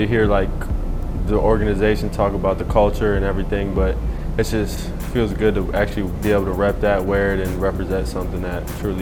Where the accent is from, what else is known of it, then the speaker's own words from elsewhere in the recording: Milwaukee, Wisconsin, United States; like I grew up in Milwaukee, but I always was a Heat fan because of D. Wade